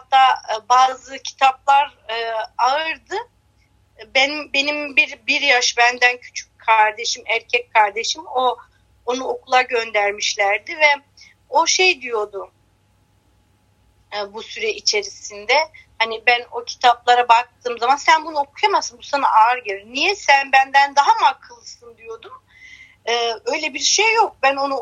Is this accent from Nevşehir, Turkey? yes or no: no; Amasya, Turkey; Amasya'nın bir köyünde dünyaya geldim. İşte herkes gibi ben de köyde nasıl büyülüyorsa ben de o şekilde büyüdüm. İlkokulu köyde okudum.